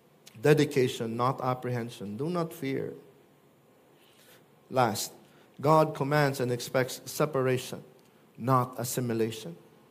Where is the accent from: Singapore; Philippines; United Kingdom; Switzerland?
Philippines; now in United States; I'm Chinese, but I'm Filipino at heart. I didn't want to become a U.S. citizen, but I had to. When I took oath, I cried.